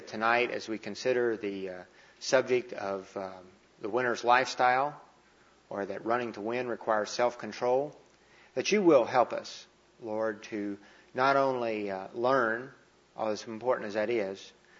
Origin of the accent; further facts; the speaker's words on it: Kentucky, United States; Now, since I am from Kentucky, I guess that makes me kind of a hillbilly.